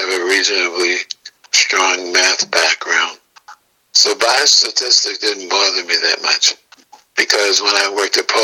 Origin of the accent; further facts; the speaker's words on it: Massachusetts, United States; Oh, I grew up outside of Boston.